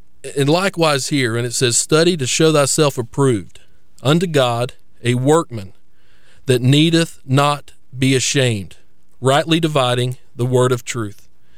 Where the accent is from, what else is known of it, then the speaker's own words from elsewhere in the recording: United States; But as a Christian and as an American, I find it so important